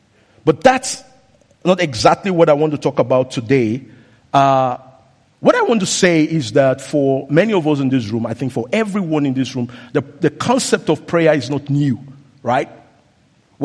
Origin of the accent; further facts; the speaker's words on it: Nigeria; Those of us who are from Nigeria will know what I'm talking about.